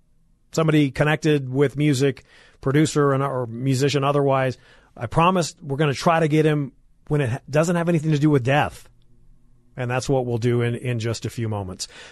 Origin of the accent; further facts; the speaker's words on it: San Diego, California, United States; and that would be my hometown, San Diego, California.